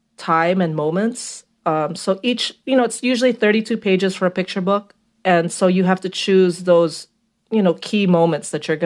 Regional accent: Philippines; because I grew up in the Philippines

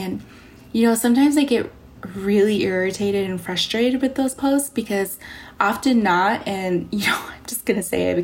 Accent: Navajo Nation, United States; So I come from the Navajo Nation and, you know, we have some fast and fantastic places out there, you know, like Antelope Canyon and all of these beautiful, you know, Monument Valley

